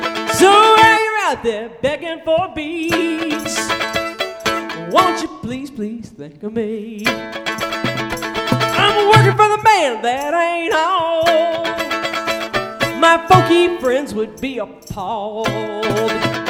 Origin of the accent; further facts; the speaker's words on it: New Orleans, Louisiana, United States; I guess you may have heard, or not have heard, I'm from New Orleans. First time here.